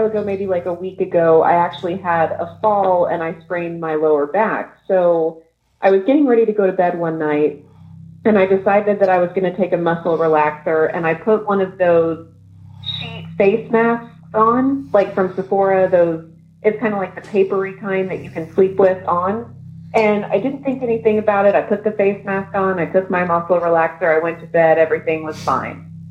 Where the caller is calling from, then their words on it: Dallas, Texas, United States; I'm calling from Dallas.